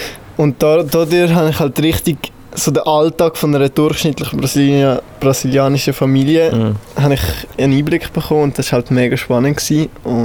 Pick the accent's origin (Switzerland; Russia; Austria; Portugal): Switzerland; wo als Schweizer hätte man die vielleicht noch gerne